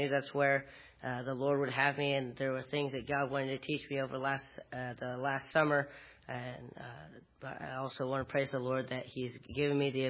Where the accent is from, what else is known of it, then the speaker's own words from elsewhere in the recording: Shelby, North Carolina, United States; I'm from Shelby, North Carolina.